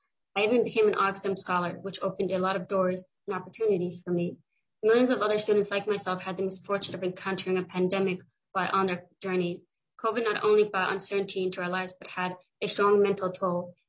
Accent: Fargo, North Dakota, United States; now in Minnesota, United States; I was raised in Fargo, North Dakota and moved to Minnesota in 2009.

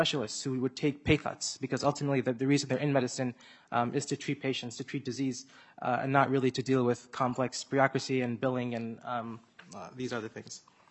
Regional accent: Minnesota, United States; I'm a second-year medical student at the University of Minnesota. I was born and raised in Minnesota. I live in Columbia Heights right now.

